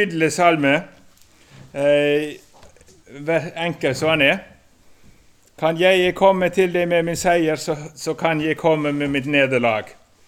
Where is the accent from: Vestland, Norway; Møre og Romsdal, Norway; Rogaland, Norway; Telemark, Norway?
Vestland, Norway; accent: Hordaland dialect; now in Sogn, Norway; og kommer bort ifra... Jeg er hordalending som bor i Sogn, så hva jeg synes jeg har mest av, det er nok hordalandsdialekt, men det er vel gjerne litt islett av Sogn av og til.